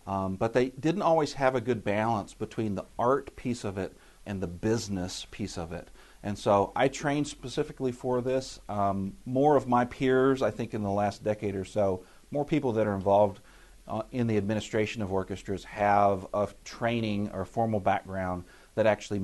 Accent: Oklahoma City, Oklahoma, United States; But we grew up in Oklahoma City, love the Tucson climate.

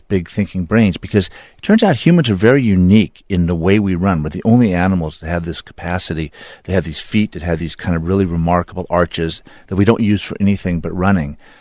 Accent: California, United States; Well, originally I'm from Central California near Fresno. Grew up in a little bitty farming town, you know, no movie theater, no restaurants.

